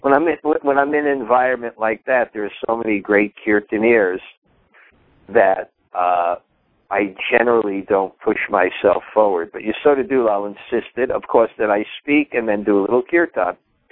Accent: India; I'll give him my own seat because I grew up in India. That's the culture.

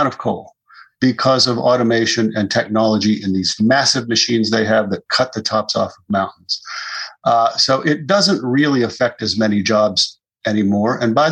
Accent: West Virginia, United States; Joy, I'm from West Virginia, and I grew up there. I know a lot about the politics, a good amount about the politics and the economics of that state.

